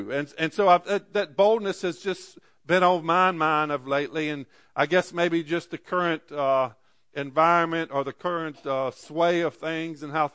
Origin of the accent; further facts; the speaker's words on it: Virginia, United States; But yet we do find where I grew up in the Shenandoah Valley.